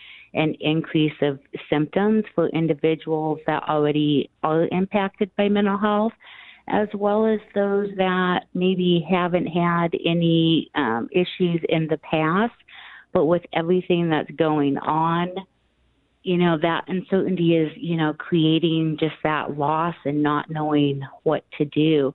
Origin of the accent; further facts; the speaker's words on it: Roseburg, Oregon, United States; also born or lived in Southern California; Moving back to Roseburg, I am originally from the Roseburg area. I lived in Southern California for several years.